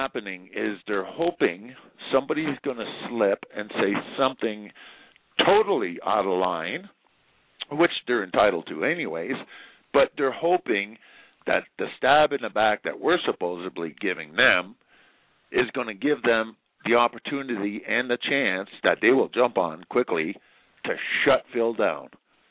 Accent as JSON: {"language": "English", "country": "Canada", "said": "I'm a Canadian. I don't give a fuck about Obama."}